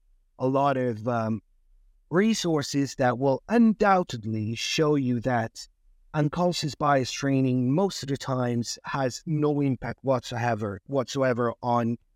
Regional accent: Italy; moved away as an adult; now in United Kingdom; So I'm from Italy originally. I moved to the UK in 2010

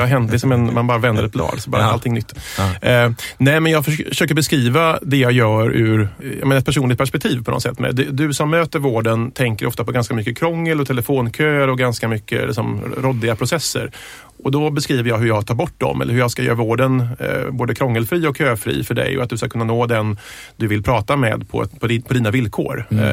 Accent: Varberg, Halland County, Sweden; also born or lived in Gothenburg; jag är faktiskt född i Göteborg och uppväxt i Varberg i Halland. Just så att västkusten ligger mig varmt om hjärtat.

